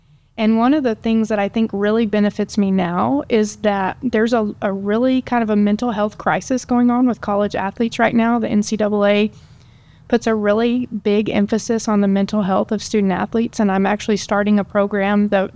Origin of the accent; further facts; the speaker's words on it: Post, Texas, United States; I grew up in Post, Texas, not too terribly far from here. My entire family still lives there, so I am the Lone Ranger that busted out, I guess.